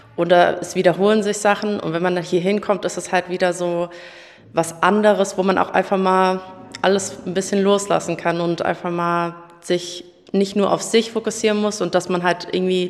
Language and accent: German; Rückershausen, Hesse, Germany; ich bin 22, ich komme aus Rückershausen, ich bin eigentlich Studentin